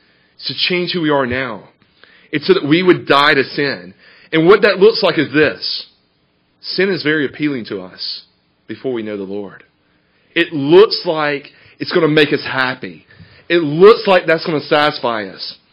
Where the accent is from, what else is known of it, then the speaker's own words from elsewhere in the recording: Georgia, United States; I grew up in Georgia, hence that incredible accent you're hearing.